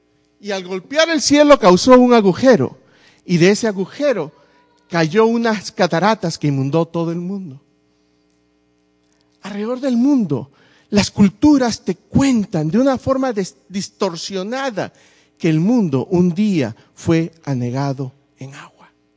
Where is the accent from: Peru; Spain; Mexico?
Peru; Mira, yo soy peruano.